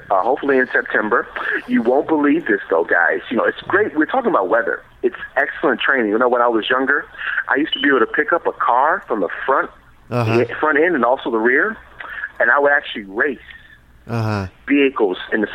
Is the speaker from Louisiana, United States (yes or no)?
no; Chicago, Illinois, United States; I am from Chicago, calling right from the Windy City, and it's true to its name.